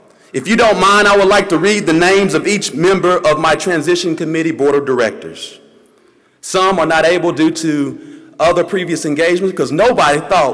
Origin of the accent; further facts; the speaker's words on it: Little Rock, Arkansas, United States; I officially announced my candidacy for mayor of my hometown, Little Rock, Arkansas.